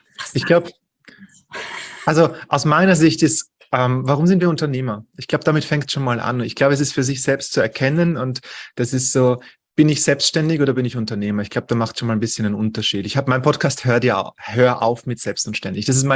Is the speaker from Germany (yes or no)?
no; Austria; bei uns in Österreich dauert die Schule, wenn du eine höhere bildende Schule machst und nicht so die allgemeine Schule machst, dauert die bei uns bis 19, du bist dann mit 19 fertig, dann gehst du ins Bundesheer.